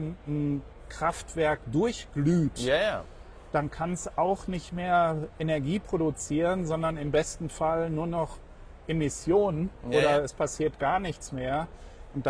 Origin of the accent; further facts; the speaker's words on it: North Rhine-Westphalia, Germany; Ja, also die Mitochondrien, ich komme ja aus dem Pott.